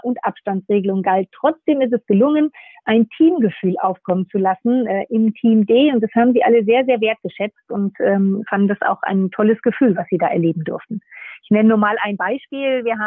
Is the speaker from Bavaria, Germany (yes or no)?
no; Nordhorn, Lower Saxony, Germany; Ich komme aus Nordhorn und habe dort, ich würde sagen, mit 5 Jahren angefangen, Tennis zu spielen.